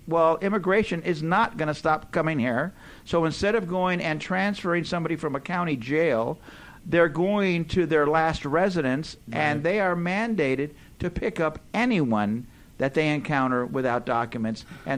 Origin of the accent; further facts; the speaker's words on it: Los Angeles, California, United States; I come from Los Angeles, and we have 450 gangs in Los Angeles and 85,000 gang members.